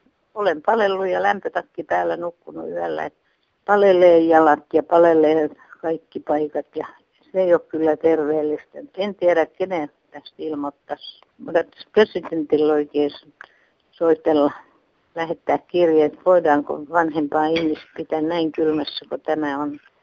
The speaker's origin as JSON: {"language": "Finnish", "town": "Pori", "region": "Satakunta", "country": "Finland", "said": "Minä olen Porista, vanhusten talolta. Olen asunut täällä vuoden"}